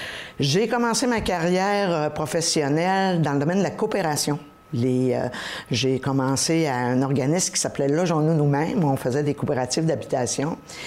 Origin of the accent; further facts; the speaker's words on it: Dolbeau, Quebec, Canada; moi, je suis native de Dolbeau, qui à l'époque était Dolbeau, pas Dolbeau-Mistassini. Alors je suis issue d'une famille de 8 enfants. Je suis la cadette d'une famille de 8 enfants.